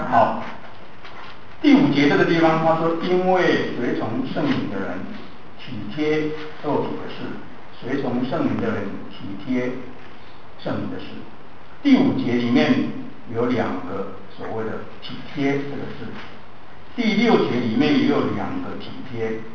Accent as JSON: {"language": "Chinese", "country": "Taiwan", "tie": "born or raised there", "said": "我们在台湾长大的男孩子有一个缺点"}